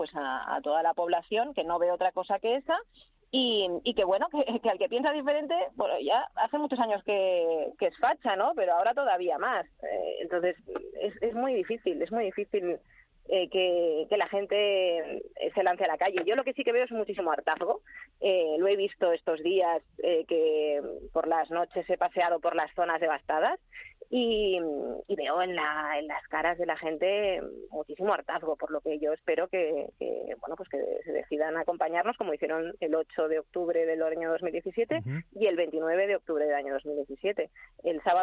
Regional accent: Catalonia, Spain; Y que todos los que no pensemos como ellos somos catalanes de segunda.

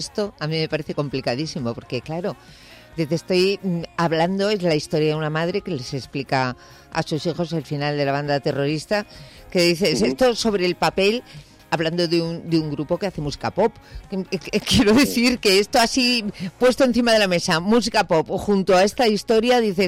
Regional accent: Basque Country, Spain; tú y yo que somos vascos

